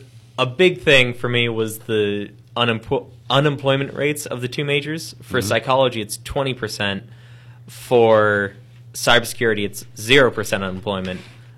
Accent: Sarver, Pennsylvania, United States; I went to Freeport. I grew up in Sarver.

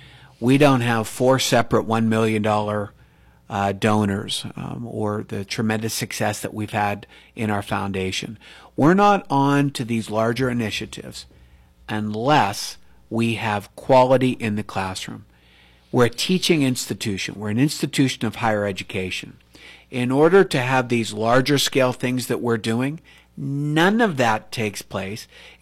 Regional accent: Ellwood City, Pennsylvania, United States; So we all know I'm from Elwood City, okay?

